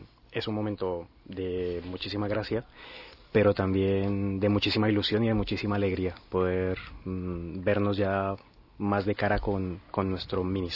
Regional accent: Colombia; tengo 43 años y soy de Colombia.

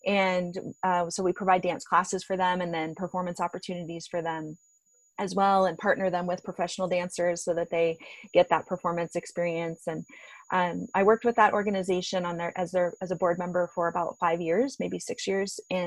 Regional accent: Pacific Northwest, United States; not just as an academic, but as an American and as a Pacific Northwesterner for me, and as a white woman

